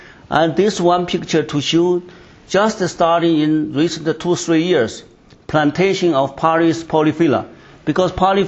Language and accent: English; Yunnan, China; I'm from Yunnan. That is the most southwest part.